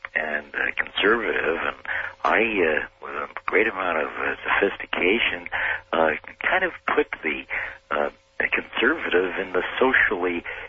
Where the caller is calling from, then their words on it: Seattle, Washington, United States; I'm calling you from Seattle, but listening to you on KGO.